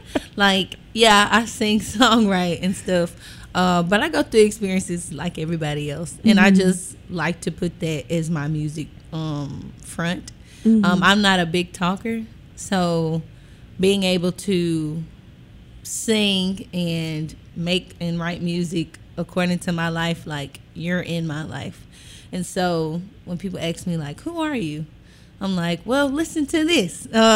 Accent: Memphis, Tennessee, United States; I'm from Memphis, you know what I mean? Yes. I came from here.

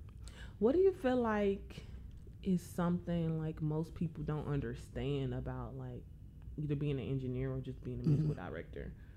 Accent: Oklahoma, United States; Anyway, don't mind me, y'all. Y'all know I'm from Oklahoma.

